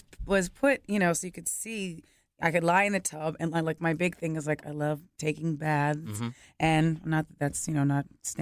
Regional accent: New York, United States; born or raised there

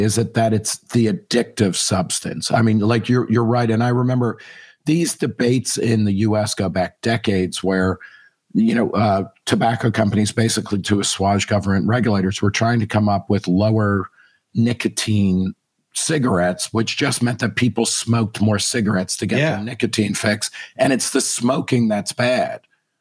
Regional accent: United States; You know, I'm an American, so I realize everything revolves around America.

